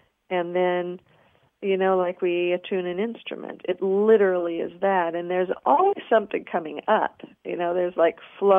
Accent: Kiryat Tivon, Northern District, Israel; So imagine, you know, imagine being in a womb space, because there are buildings in my hometown of Kiryat Tivon.

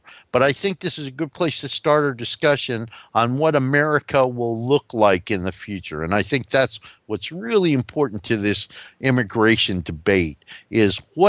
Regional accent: Newark, New Jersey, United States; I grew up in North New Jersey. I grew up in Newark, New Jersey, and that's how New Yorkers used to feel about it.

